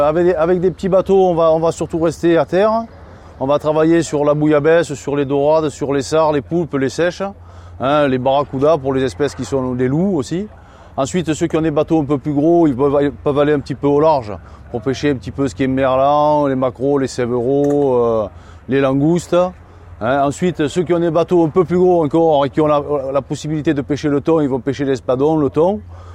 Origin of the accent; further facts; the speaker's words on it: Saint-Mandrier-sur-Mer, Provence-Alpes-Côte d'Azur, France; Je suis patron pêcheur à Presqu'île de Saint-Mandrier depuis 2003. Je suis natif de la Presqu'île.